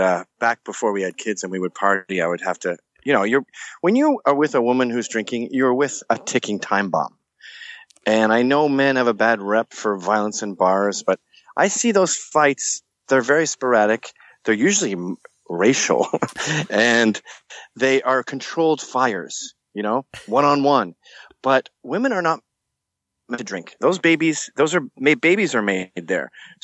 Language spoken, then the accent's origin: English; Scotland, United Kingdom; I'm from Scotland, you know. What's that you got?